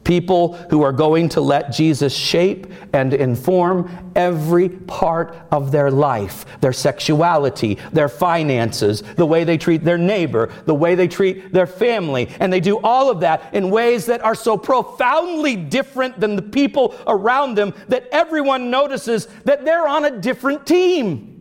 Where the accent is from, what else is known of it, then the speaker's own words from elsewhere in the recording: Cocoa, Florida, United States; In fact, in my hometown in Cocoa, Florida.